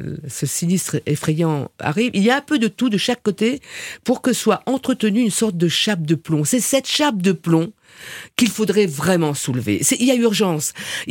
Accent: Réunion; je viens de l'île de la Réunion, il y a beaucoup de violence chez nous.

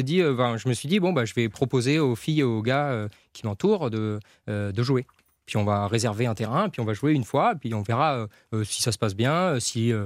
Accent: Paris, Île-de-France, France; parce que je suis parisien

